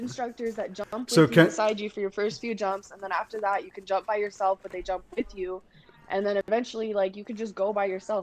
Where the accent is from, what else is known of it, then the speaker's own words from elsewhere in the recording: Oregon, United States; because I'm from Oregon and it's very important to me.